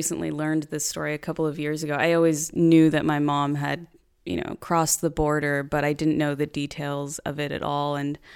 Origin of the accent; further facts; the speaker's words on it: Sunland, California, United States; Yeah, so I grew up in Sunland, California. It's I guess if you can say like a small town of LA, in the suburbs.